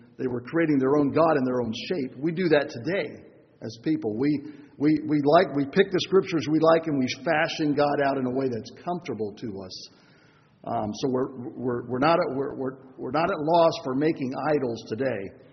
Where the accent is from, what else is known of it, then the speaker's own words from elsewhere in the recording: Panama; about a place I grew up in Panama.